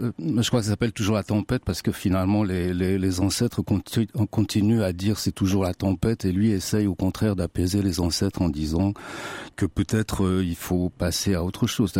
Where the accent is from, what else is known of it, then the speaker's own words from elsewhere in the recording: Saint-Étienne, Auvergne-Rhône-Alpes, France; born there; moi, je suis né à Saint-Étienne, dans la Loire.